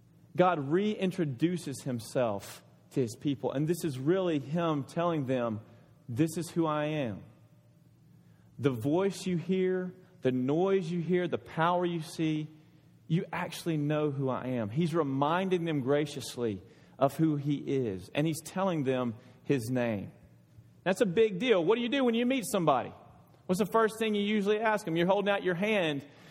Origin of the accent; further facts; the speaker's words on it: Alabama, United States; accent: southern; When I lived in Dallas, you know, I came from Alabama. I was a southern boy, and I had a southern accent, and my wife kind of liked that.